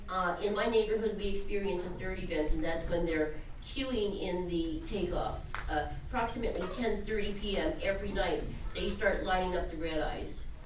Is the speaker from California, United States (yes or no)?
yes; Millbrae, California, United States; I'm from Millbrae.